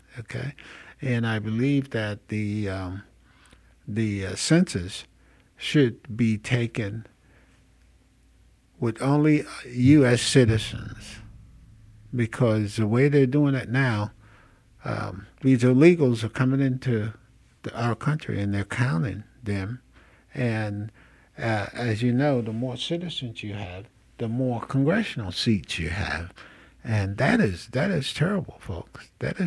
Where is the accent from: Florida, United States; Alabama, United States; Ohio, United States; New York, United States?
Alabama, United States; Mobile; born there; also born or lived in Paterson, New Jersey; so that's my old city, Paterson, New Jersey, even though I was born right here in Mobile.